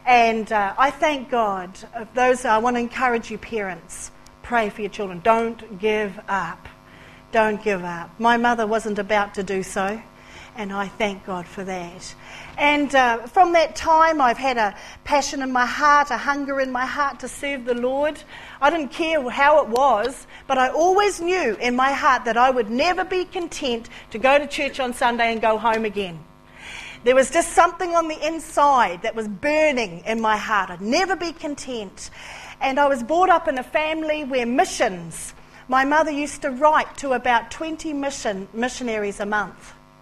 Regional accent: Matata, Bay of Plenty, New Zealand; But I'm originally from the Bay of Plenty as well. In fact, I was born and bred in Matata, just up the way a little bit here, and spent a good percentage of my working life in Whakatane. And I am part Māori

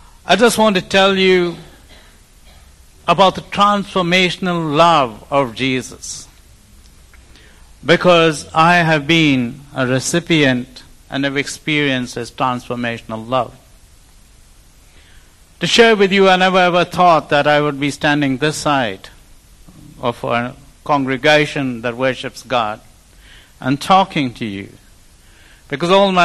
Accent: India; now in New Zealand; As an Indian, you know, a mic in my hand is a great handicap, because we love to talk with our hands.

